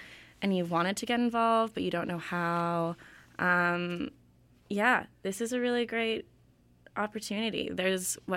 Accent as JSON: {"language": "English", "town": "Winnipeg", "region": "Manitoba", "country": "Canada", "said": "I'm from Winnipeg and I don't let people forget it."}